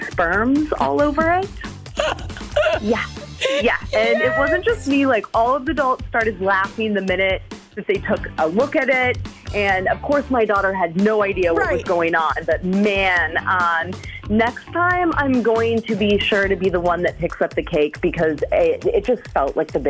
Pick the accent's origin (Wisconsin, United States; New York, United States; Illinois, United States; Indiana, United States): Wisconsin, United States; Stoughton; I'm from Stoughton, and let's just say I need to get better at quality control.